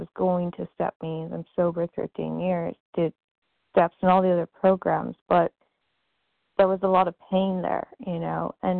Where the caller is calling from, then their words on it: New York, United States; from New York.